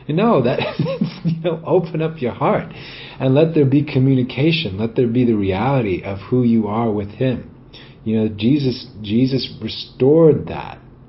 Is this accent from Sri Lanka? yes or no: yes; Sri Lanka; when I was a kid, and I in my early days and growing up in Sri Lanka.